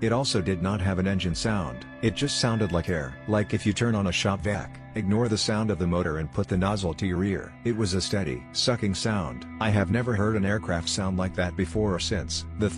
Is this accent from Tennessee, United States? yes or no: no; North Carolina, United States; on the farm where I grew up in North Carolina.